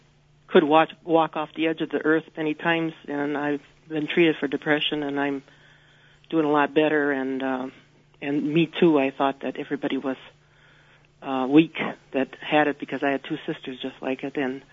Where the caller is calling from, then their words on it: Tomahawk, Wisconsin, United States; I'm calling from Tomahawk area.